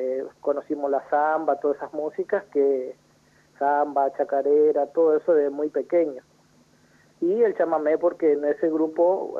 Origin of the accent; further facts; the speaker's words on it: Formosa, Argentina; Ahora ejerzo la profesión de abogado hace más de 10 años acá en la ciudad donde yo nací.